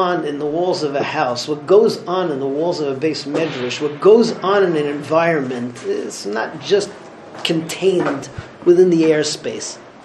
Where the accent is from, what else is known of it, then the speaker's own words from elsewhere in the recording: Israel; I'm from Eretz Yisrael, and you're living in my house.